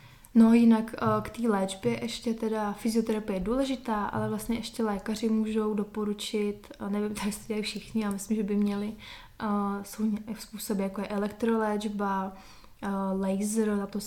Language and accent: Czech; Prague, Czechia; jsem měla štěstí, že jsem tady z Prahy